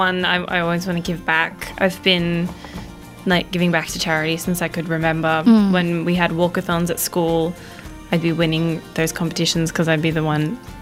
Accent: Philippines; people don't realize that I'm Filipino half the time, mainly because I'm not usually this dark.

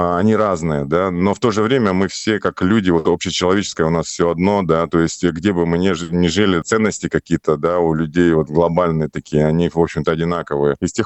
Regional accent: Sakha Republic, Russia; Именно, видимо, потому что я из Якутии, путешествия в какие-то дальние страны для меня всегда была тайна такой за семи печатями.

